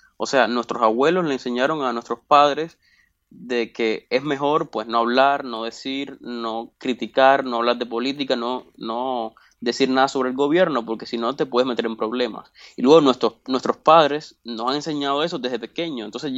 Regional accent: Cuba; a los hospitales que tengo acceso yo como cubano

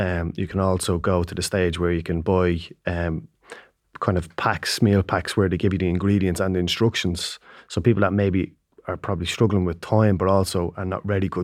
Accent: Ireland; that's generally, culturally, that's what we do as Irish.

